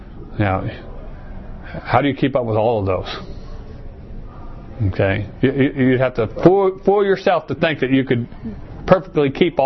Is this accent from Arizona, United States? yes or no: yes; Arizona, United States; and I grew up here in Arizona, and so in Arizona, a lot of those things just really. I'm kind of glad to be here in Arizona.